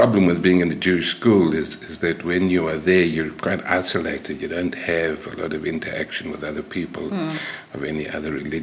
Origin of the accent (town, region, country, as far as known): Johannesburg, Gauteng, South Africa; born or raised there; also born or lived in Vanderbijlpark